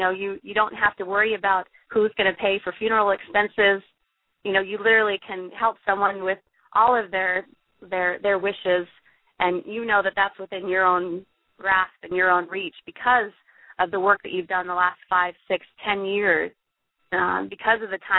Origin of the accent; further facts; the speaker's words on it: Bakersfield, California, United States; I'm in my hometown of Bakersfield this week